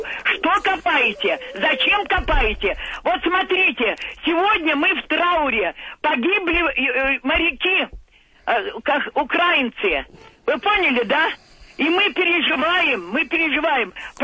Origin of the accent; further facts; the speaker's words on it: Moscow, Russia; Да, я из Москвы.